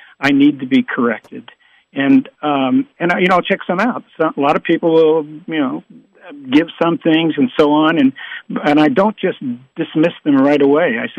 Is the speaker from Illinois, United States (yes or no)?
no; Brooklyn, New York, United States; born there; You know, I was born in Brooklyn, New York.